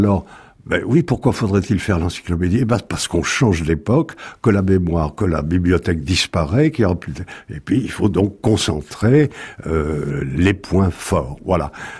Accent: Bordeaux, Nouvelle-Aquitaine, France

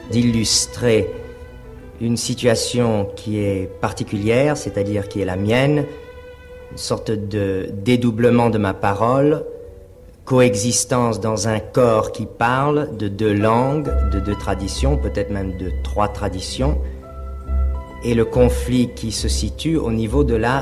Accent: Paris, Île-de-France, France; born there; dans mon cas, le français, bien qu'il y a bien longtemps. Je suis né à Paris en 1932.

